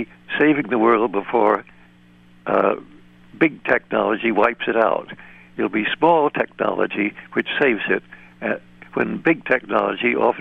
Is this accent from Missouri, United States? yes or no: no; Beacon, New York, United States; We have a little club in my hometown called the Beacon Sloop Club, which helps the Sloop Clearwater clean up the Hudson River.